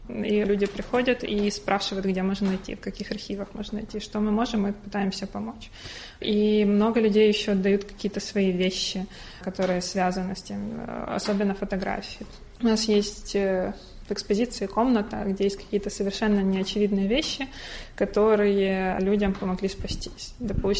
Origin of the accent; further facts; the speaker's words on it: Chernihiv Oblast, Ukraine; у меня история, моя личная история, что я из Черниговской области